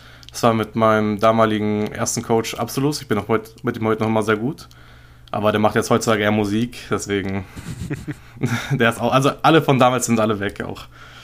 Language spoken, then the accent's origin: German; Bremen, Germany; Ich bin 19 Jahre alt, komme aus Bremen. Einer der wenigen Leute, die aus Bremen kommen.